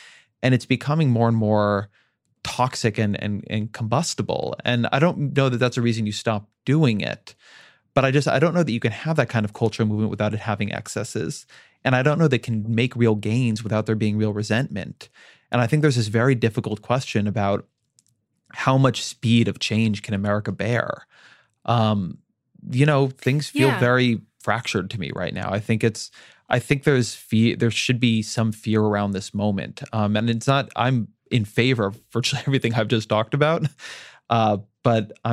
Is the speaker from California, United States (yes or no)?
yes; Orange County, California, United States; I mean, and I come from OC, which is an incredibly diverse place.